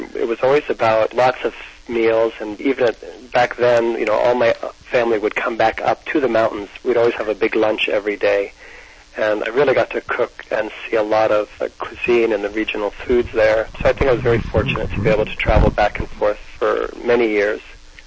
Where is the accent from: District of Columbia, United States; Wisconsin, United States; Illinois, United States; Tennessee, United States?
District of Columbia, United States; Washington; I'm the youngest of four boys. I was born and raised in Washington, D.C.